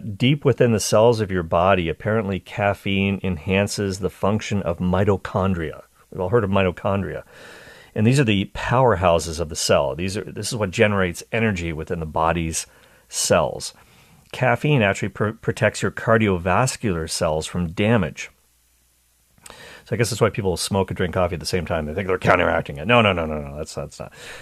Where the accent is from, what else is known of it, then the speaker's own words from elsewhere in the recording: Toronto, Ontario, Canada; my hometown university, the University of Toronto, a major research university, great university